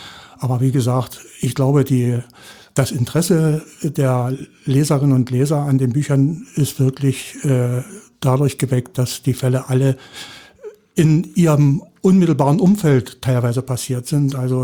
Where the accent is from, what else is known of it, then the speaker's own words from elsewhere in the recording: Saxony, Germany; born there; Ich bin gebürtiger jetzt Sachse, wobei ich natürlich mich als Brandenburger fühle.